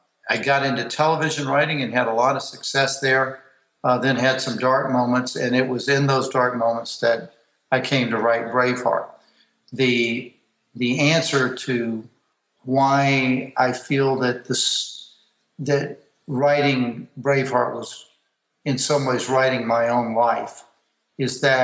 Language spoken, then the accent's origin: English; the South, United States; I grew up in the South. I grew up in a really staunch Protestant family, tent revivals, church all the time.